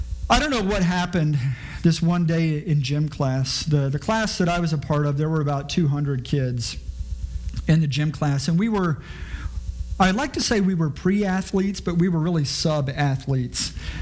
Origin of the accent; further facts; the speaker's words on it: Houston, Texas, United States; And you know that I grew up in Houston, and during middle school, I grew up in this era that was a barbaric era.